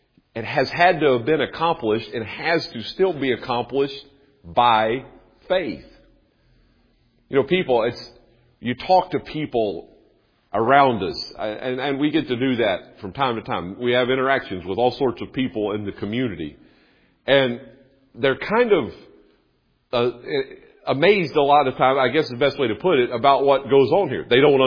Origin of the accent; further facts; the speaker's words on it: North Carolina, United States; I grew up in North Carolina. I never was north of Baltimore, Maryland until I was in college.